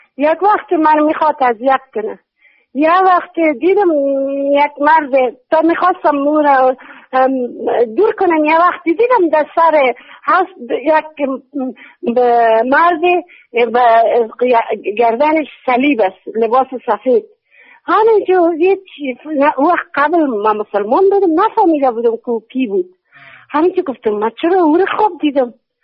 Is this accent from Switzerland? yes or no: no; Afghanistan; now in Iran; من اصلا افغانی هستم ولی تو ایران زندگی کردم، یه خورده لهجه دارم ببخشید.